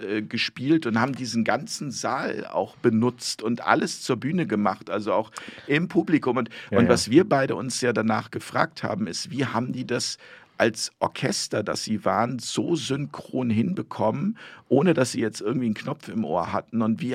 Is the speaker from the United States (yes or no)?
no; North Rhine-Westphalia, Germany; Das ist meine Heimat.